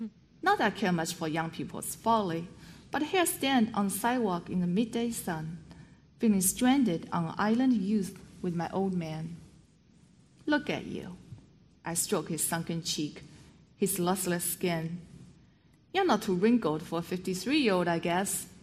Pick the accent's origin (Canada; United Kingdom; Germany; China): China; moved away as an adult; now in United States; I grew up in China and came to U.S. to study computer science.